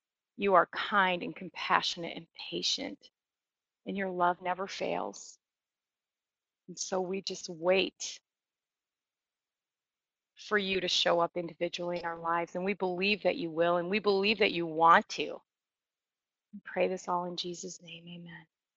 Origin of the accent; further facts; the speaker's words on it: Wisconsin, United States; I'm from Wisconsin. You'd think I'm from the Midwest.